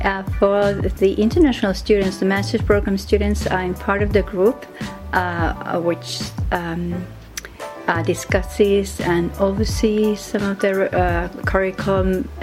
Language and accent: English; Jyväskylä, Central Finland, Finland; English is a second language; I come from Jyväskylä.